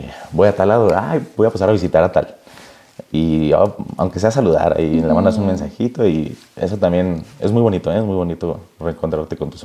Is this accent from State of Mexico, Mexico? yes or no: yes; Texcoco, State of Mexico, Mexico; Y yo, no, pues soy de aquí de Texcoco.